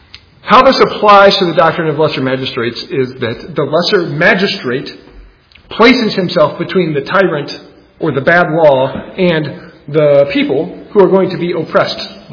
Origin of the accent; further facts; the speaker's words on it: Illinois, United States; I know my home state of Illinois is doing it.